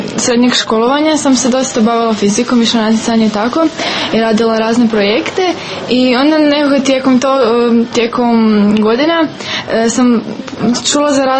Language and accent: Croatian; Croatia; dolazim iz Hrvatske, imam 19 godina i završila sam matematičku gimnaziju